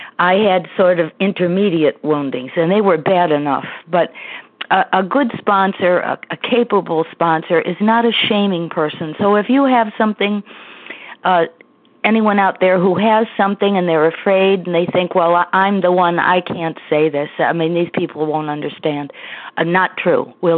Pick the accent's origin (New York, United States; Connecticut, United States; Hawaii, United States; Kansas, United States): Connecticut, United States; from Connecticut, and I am recovered.